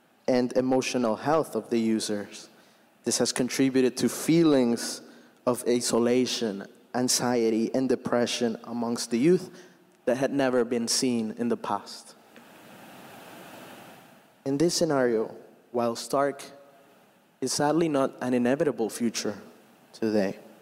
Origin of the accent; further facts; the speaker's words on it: Honduras; I'm originally from Honduras, from Latin America.